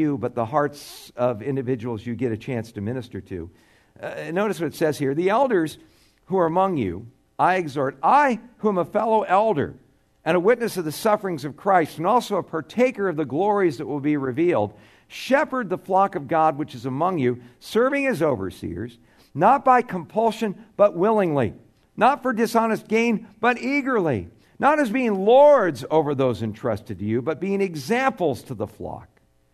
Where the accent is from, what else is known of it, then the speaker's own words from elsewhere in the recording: Tucson, Arizona, United States; hey, I'm from Tucson, Arizona. I don't even live here, but I'm here as fellowship.